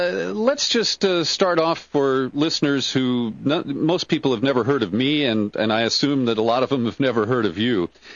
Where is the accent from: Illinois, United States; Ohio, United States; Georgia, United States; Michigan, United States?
Ohio, United States; Cincinnati; And in my hometown of Cincinnati, Ohio, the very first interview I did as a Cub reporter was with Dick Clark.